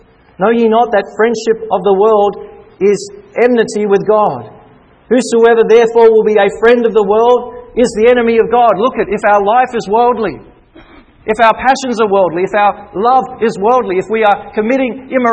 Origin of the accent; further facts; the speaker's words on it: Hollywood, California, United States; I grew up in Hollywood, as many of you did.